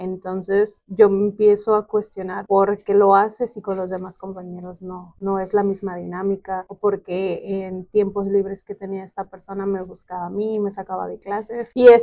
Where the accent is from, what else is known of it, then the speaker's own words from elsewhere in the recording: Tijuana, Baja California, Mexico; born there; Actualmente tengo 31 años, soy nacida en Tijuana y radico aquí en Tijuana.